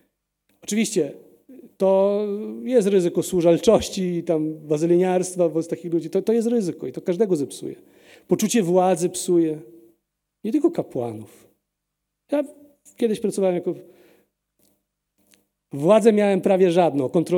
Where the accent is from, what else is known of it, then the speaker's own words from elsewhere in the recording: Lviv, Lviv Oblast, Ukraine; moved away as an adult; now in Poland; Ja się urodziłem we Lwowie. Tak? Tam skończyłem szkołę średnią. Na studia przyjechałem do Polski.